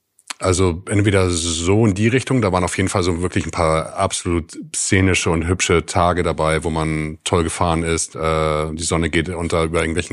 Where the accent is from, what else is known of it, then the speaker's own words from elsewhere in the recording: California, United States; ich wäre ganz gerne in meiner alten Heimat in Kalifornien, in Südkalifornien, würde morgens surfen gehen. Wind and Sea heißt der alte Spot, wo ich groß geworden bin dort.